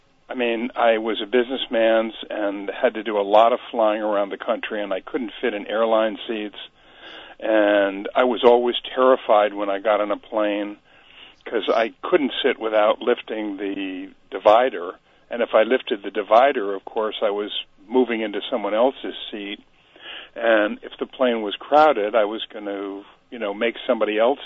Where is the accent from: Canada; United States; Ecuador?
United States; Morrisville; my doctor in the community growing up in Morrisville.